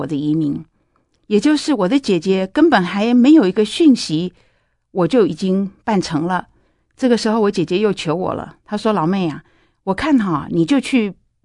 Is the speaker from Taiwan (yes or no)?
yes; Fangliao, Pingtung County, Taiwan; born there; 过去我出生在屏东的一个小乡镇，叫枋寮乡，也就是火车站的终点。这是一个非常小的渔村，只有几条小街